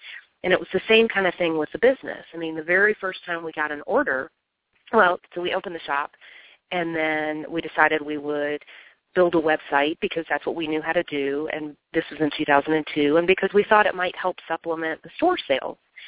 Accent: the South, United States; I grew up in the South, grew up in, you know, the rural South at some points of my life, and had lived in a couple of different trailer parks.

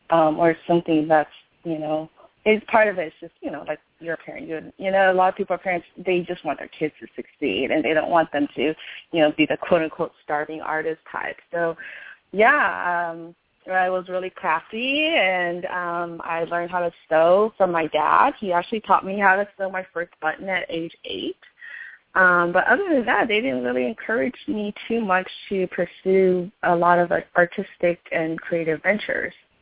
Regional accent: Houston, Texas, United States; also born or lived in Sugar Land, United States; Well, I grew up in the Southwest Houston area. Texas, for anybody who might be international.

